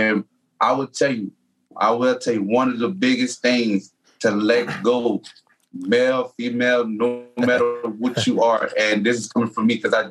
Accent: New Orleans, Louisiana, United States; I grew up so diverse. I'm from New Orleans, Louisiana, but for those who in the state itself, I grew up on the West Bank.

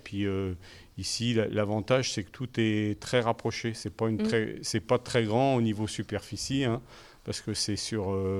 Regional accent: Paris, Île-de-France, France; moi je jouais un peu au football comme je venais de Paris.

